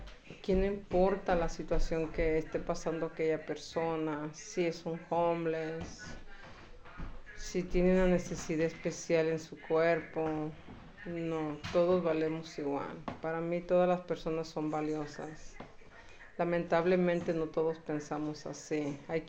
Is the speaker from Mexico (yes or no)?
yes; Mexico; moved away; No, mi país de origen es México.